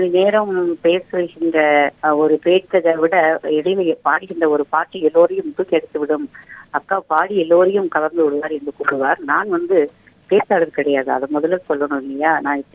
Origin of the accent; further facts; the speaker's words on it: Sankarankovil, Tamil Nadu, India; born there; now in Chennai, India; அப்படிப்பட்ட ஊர்ல சங்கரன் கோவில் என்ற ஒரு அழகான ஊரில் நான் பிறந்தேன். தந்தையார் அரசு பணியில் இருந்த காரணத்தால் பல ஊர்களுக்கு சென்று கடைசியில் சென்னையில் வந்து நீண்ட காலமாக இருக்கிறோம்.